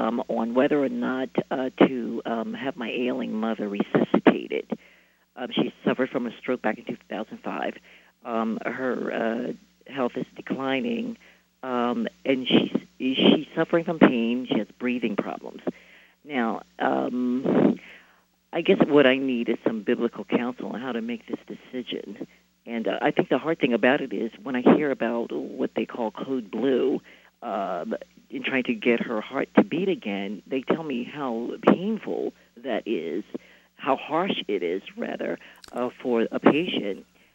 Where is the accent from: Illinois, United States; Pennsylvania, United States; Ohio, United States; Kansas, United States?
Pennsylvania, United States; Blue Bell; I'm from Bluebell, Pennsylvania.